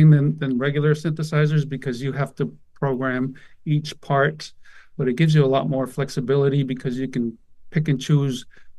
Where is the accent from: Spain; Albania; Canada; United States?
Spain; I'm originally from Spain, and my dad was a opera singer as a hobby.